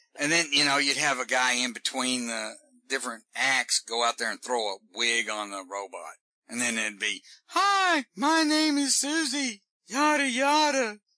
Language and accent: English; Texas, United States; Oh, I'm originally from Texas, so, you know, I can make fun of that.